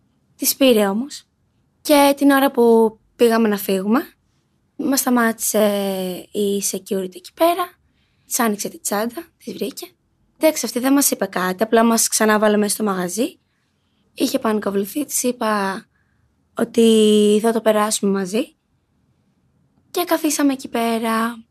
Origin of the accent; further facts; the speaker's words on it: Athens, Attica, Greece; Εδώ, Αθήνα.